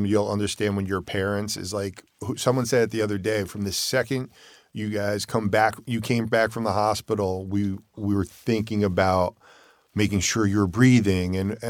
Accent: Connecticut, United States; And then we moved up to Connecticut, to my hometown.

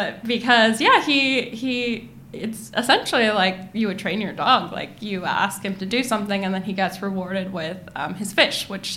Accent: Monterey, California, United States; I grew up sort of in the Monterey area, and you know, I spent a lot of time at that aquarium

